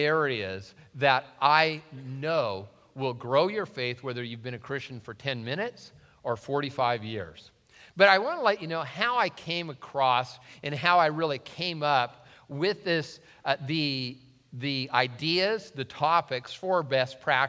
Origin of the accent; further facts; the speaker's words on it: Tacoma, Washington, United States; Now, growing up in Tacoma, I was faced with a dilemma. Do I leave them out for cultural acceptance? Or do I get these babies fixed?